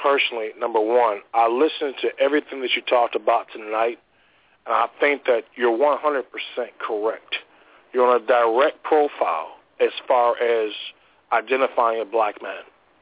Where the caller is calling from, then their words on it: Fort Drum, New York, United States; from Fort Drum, New York.